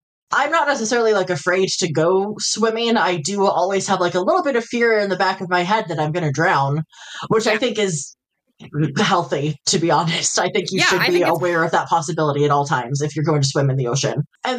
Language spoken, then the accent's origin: English; Seattle, Washington, United States; I grew up in Seattle, right?